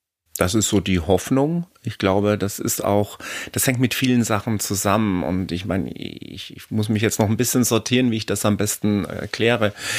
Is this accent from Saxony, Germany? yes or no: no; North Rhine-Westphalia, Germany; bei uns im Ruhrgebiet